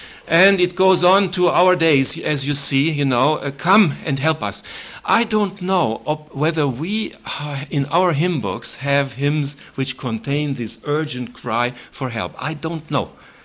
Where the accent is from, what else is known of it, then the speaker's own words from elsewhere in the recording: Germany; also born or lived in Brazil; from Germany and Brazil